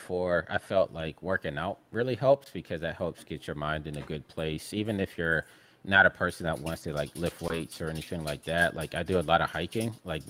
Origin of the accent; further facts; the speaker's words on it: Pittsburgh, Pennsylvania, United States; Because I'm from Pittsburgh, Pennsylvania, middle of America.